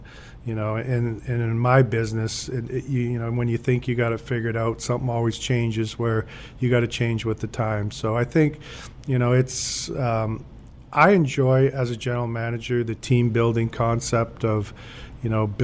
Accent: Edmonton, Alberta, Canada; I grew up in Western Canada. I grew up in Edmonton, Alberta. I got drafted to Toronto

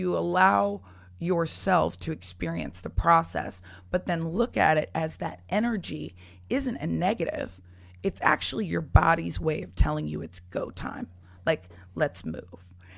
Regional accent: Florida, United States; I'm from Florida.

